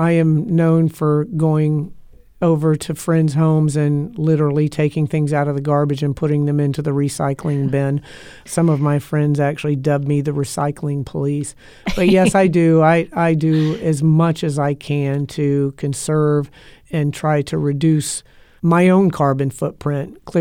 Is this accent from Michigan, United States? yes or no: no; Tampa, Florida, United States; I was born and raised here in Tampa. I love Tampa with all my heart.